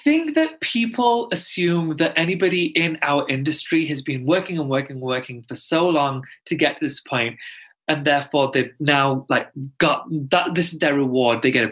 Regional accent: Pakistan; I'm Muslim. And I'm Pakistani, and if, not to sound condescending, a lot of people don't know where it is, so I'm just going to tell you, it neighbors India.

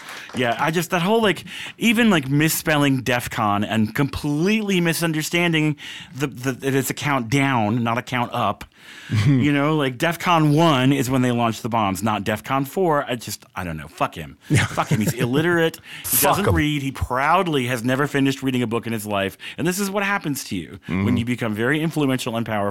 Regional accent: Muskogee, Oklahoma, United States; I'm a wokey from Muskogee.

